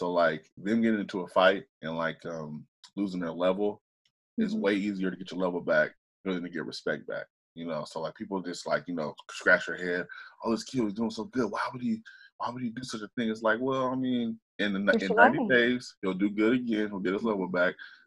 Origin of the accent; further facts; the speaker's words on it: Portland, Oregon, United States; because I grew up in Portland, but when I grew up in Portland, it was pre like before, like, you know, we pushed people out